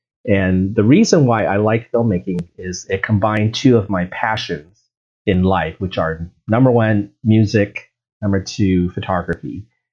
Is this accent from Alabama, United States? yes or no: no; San Diego, California, United States; Yeah, San Diego. I'm back to my hometown.